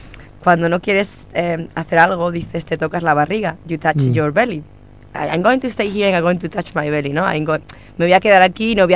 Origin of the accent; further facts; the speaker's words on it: China; accent: Chinese; English is a second language; I only knew how to say … nice to meet you, like with my Chinese accent.